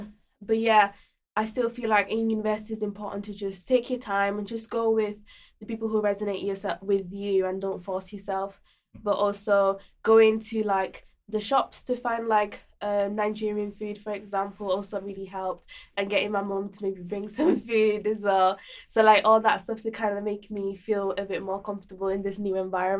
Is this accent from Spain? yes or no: yes; Spain; born there; English is a second language; now in England; So basically, I was born in Spain, and then when I moved here, I spoke English